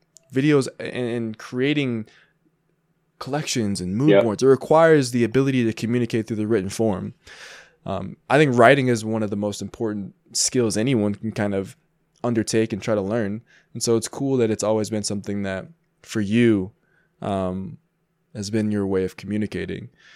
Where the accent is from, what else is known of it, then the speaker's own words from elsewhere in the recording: United States; I am American.